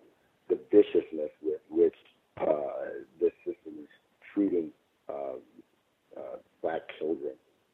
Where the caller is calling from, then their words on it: Los Angeles, California, United States; I'm calling in from Los Angeles.